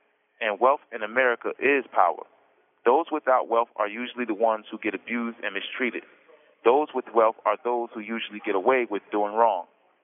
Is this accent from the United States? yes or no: yes; Albany, New York, United States; I'm from Albany, New York, and recently white police officers there were caught on video brutalizing black men on March 16, 2019 over a noise complaint.